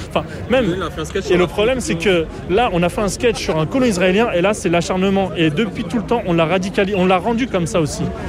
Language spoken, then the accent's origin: French; Île-de-France, France; Banlieue parisienne, j'en ai 93 en fait.